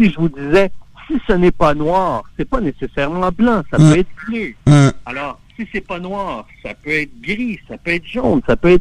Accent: Quebec, Canada; Mais on accepte, parce qu'on est québécois, que ça fait partie de notre culture.

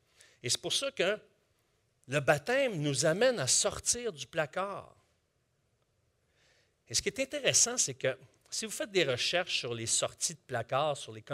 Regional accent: Quebec, Canada; en tant que Québécois, on a assisté pour la plupart d'entre nous à des baptêmes d'enfants. Moi-même, je suis né dans une famille catholique non pratiquante, mais j'ai été baptisé étant bébé.

